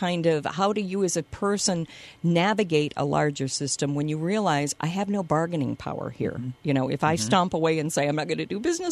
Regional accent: Rochester, Minnesota, United States; We grew up in Rochester, so our standard for good healthcare was, kind of high.

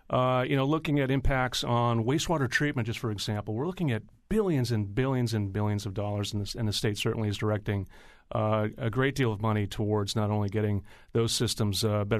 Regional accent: Colebrook, Connecticut, United States; I grew up in Colebrook, Connecticut, which is way up in the northwest corner.

